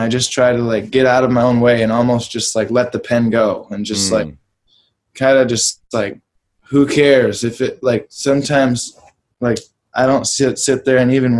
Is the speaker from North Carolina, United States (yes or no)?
no; Ionia, Michigan, United States; I grew up in Ionia, you know, a little prison town.